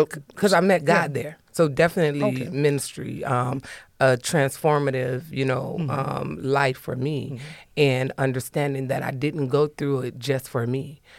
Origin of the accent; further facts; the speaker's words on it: Toledo, Ohio, United States; Yeah, so I am born and raised in Toledo, Ohio.